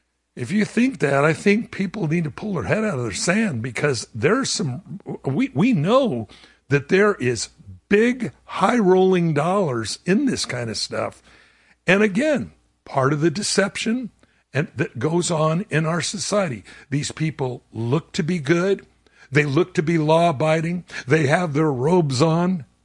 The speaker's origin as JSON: {"language": "English", "town": "Los Angeles", "region": "California", "country": "United States", "tie": "born or raised there", "said": "When I grew up in East LA, I grew up in the county of Los Angeles because we were between Whittier and Pico Rivera and it all comes together down there."}